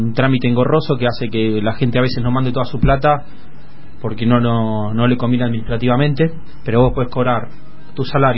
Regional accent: Argentina; cuando somos argentinos.

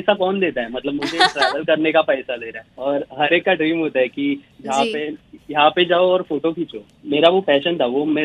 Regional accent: India; born there; हमारा नसीब इतना अच्छा है कि हम लोग ऑलरेडी इंडिया में पैदा हुए।

